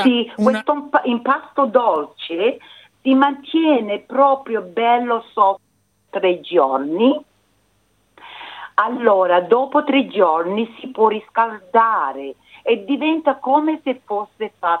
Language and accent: Italian; Vulcano, Sicily, Italy; Io sono della isola di Vulcano.